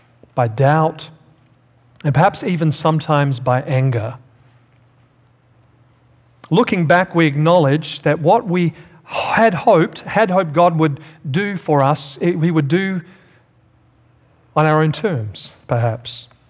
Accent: South Australia, Australia; I'm from Australia, as you know, originally, South Australia.

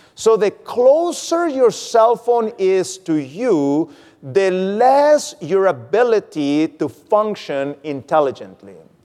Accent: Mexico; moved away; also born or lived in Norway; I used to live in Norway. And you know, I grew up in Mexico, and when I moved to Norway, I realized Norway was a very different country.

